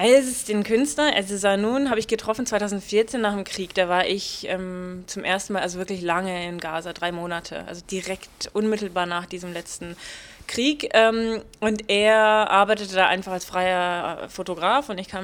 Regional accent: Nuremberg, Bavaria, Germany; Eigentlich, weil ich ja bin ja selber Nürnbergerin.

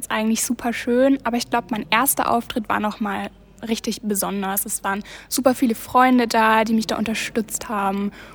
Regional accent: Georgensgmünd, Bavaria, Germany; now in Bamberg, Germany; Und ich komme aus Georgsmünd, beziehungsweise ich wohne jetzt gerade in Bamberg

